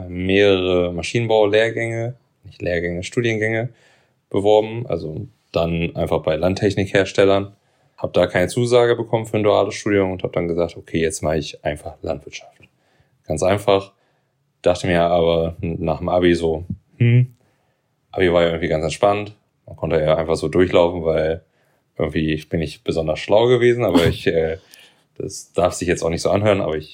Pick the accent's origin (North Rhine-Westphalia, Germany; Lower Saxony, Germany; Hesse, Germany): Lower Saxony, Germany; Göttingen; Ich komme aus der Nähe von Göttingen